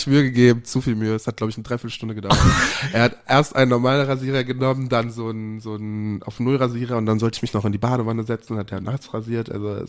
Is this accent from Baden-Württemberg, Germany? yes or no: no; Cologne, North Rhine-Westphalia, Germany; now in Berlin, Germany; Ich komme aus Köln, ja.